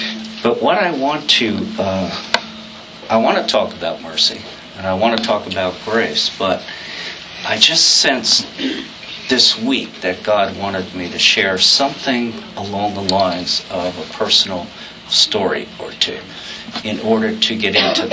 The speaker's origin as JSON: {"language": "English", "town": "Blooming Grove", "region": "New York", "country": "United States", "tie": "born or raised there", "said": "I grew up in Blooming Grove"}